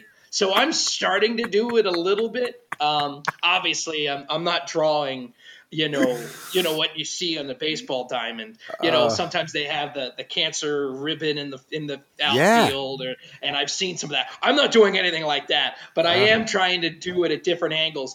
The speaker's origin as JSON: {"language": "English", "town": "Pittsburgh", "region": "Pennsylvania", "country": "United States", "tie": "born or raised there", "said": "which is only a few hour drive from where my parents live and where I grew up in Pittsburgh."}